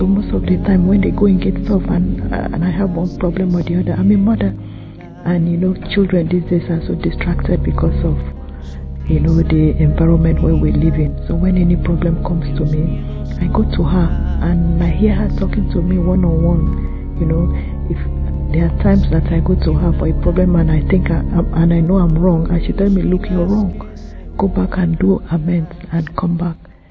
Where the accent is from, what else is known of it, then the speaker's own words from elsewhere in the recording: Nigeria; and I'm from Nigeria.